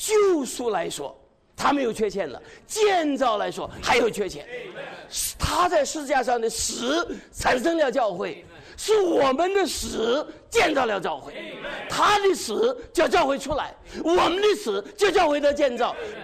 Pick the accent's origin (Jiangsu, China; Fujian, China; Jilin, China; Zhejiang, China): Zhejiang, China; 南方人呢、啊、我也是啊。你是浙江人吗？我也是浙江人呢、江浙人呢、花样多哟。